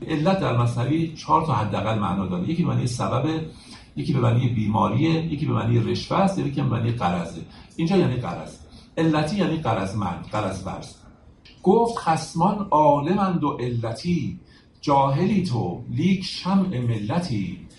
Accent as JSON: {"language": "Persian", "country": "Iran", "said": "اگر من که ایرانیم تحقیق کنم در تاریخ در این موضوع"}